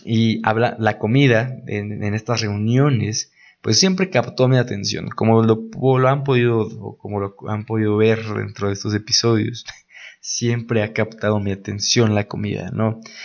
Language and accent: Spanish; Mexico; porque estamos de acuerdo que como mexicanos ahora sí hacemos celebración de hasta de las rocas, ¿no?